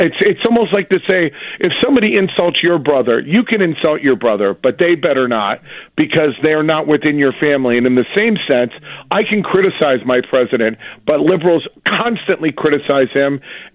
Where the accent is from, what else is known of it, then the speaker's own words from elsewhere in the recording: Florida, United States; also born or lived in Grand Rapids, Michigan; Actually, I recently relocated here from nearly three decades in the Grand Rapids area, and I'm originally from South Florida.